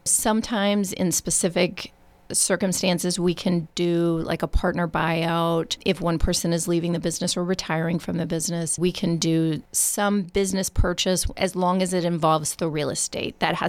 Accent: Marion, Illinois, United States; also born or lived in Springfield, United States; I was born in Springfield. I was not raised here. I was raised in Marion, Illinois. My grandparents had a farm down there.

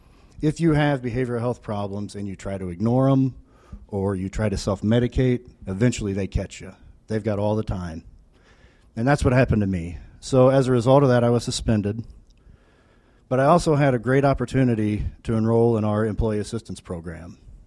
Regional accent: Vincennes, Indiana, United States; now in Indianapolis, United States; I grew up in Vincennes, Indiana. Has anybody here been to Vincennes by chance? A few people? Good. So, you know, that's small town USA.

